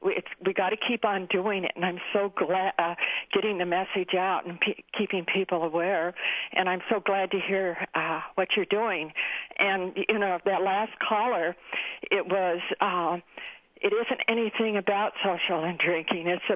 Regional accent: Fallbrook, California, United States; I am from California. I'm in Fallbrook, but it's 50 miles north of San Diego.

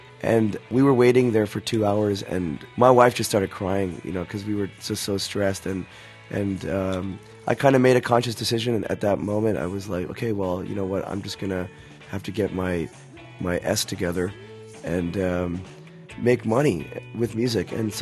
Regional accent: Montreal, Quebec, Canada; I was born and raised in Montreal, which is I'm very happy because the French part of me has a lot to do with why I am a punk rock man.

